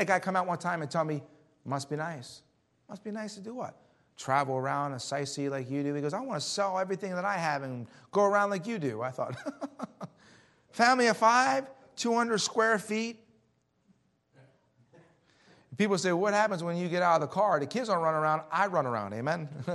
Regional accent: Philadelphia, Pennsylvania, United States; I grew up in Philadelphia. Like I said, I'm not the smartest guy in the world, but I do know street smarts.

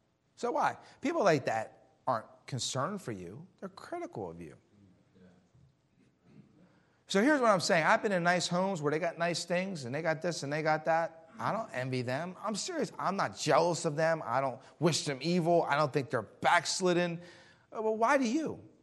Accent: Philadelphia, Pennsylvania, United States; I grew up in Philadelphia. Like I said, I'm not the smartest guy in the world, but I do know street smarts.

